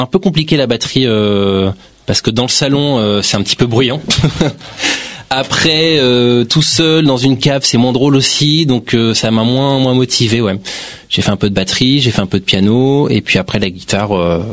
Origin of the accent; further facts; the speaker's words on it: Paris, Île-de-France, France; born there; Donc, mais je suis né à Paris, moi.